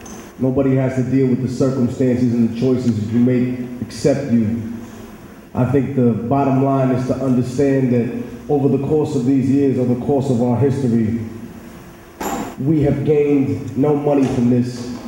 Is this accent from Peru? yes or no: yes; Peru; moved away; I can say that when I came from Peru, my father came here because of the political situation that was occurring there.